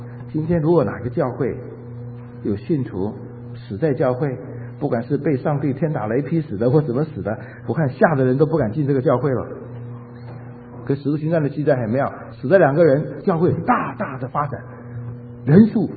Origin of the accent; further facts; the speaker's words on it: China; 我们中国人大概都是如此，世界上所有人都是这样子哈。